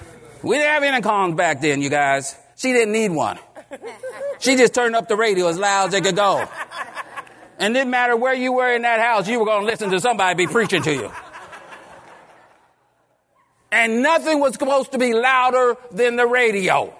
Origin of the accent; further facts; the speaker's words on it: California, United States; I didn't grow up around them. You know, I grew up in California. Most of them were in Texas and Oklahoma.